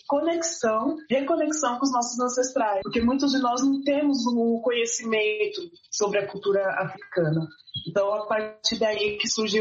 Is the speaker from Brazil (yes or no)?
yes; Brazil; born there; nós que nascemos no Brasil, a gente não consegue ainda ter uma certeza de onde nós somos, porque a gente tem todo um histórico de ter sido apagado, as nossas origens e tudo mais. Então, a gente não tem a certeza de que parte exatamente do continente nós descendemos.